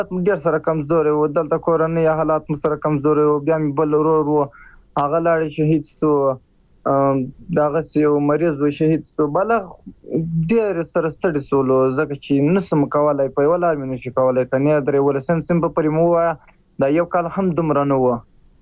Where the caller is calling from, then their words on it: Musa Qala, Helmand, Afghanistan; زه په هلمند کې یم، په هلمند کې په مساکلا ولسوالۍ کې یم.